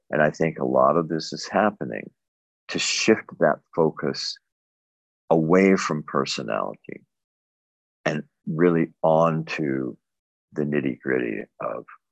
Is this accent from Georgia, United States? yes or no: yes; Atlanta, Georgia, United States; I was born in Atlanta in the southern part of the United States. I grew up in the 50s and 60s, so I'm a geezer.